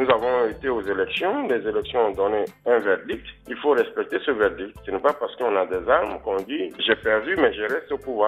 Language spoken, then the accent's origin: French; Côte d’Ivoire; Nous sommes tous des Ivoiriens, nous pensons au bien-être des Ivoiriens et nous voulons que ce pays-là se développe normalement.